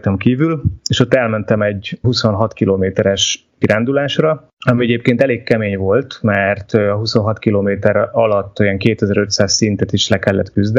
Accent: Hungary; Egyébként hozzáteszem, azért magyarként ezt itt meg lehet élni, tehát egyetlen egy magyar turistával sem találkoztam.

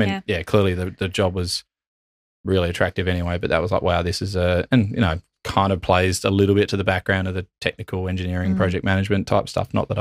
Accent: Adelaide, South Australia, Australia; I grew up in Adelaide.

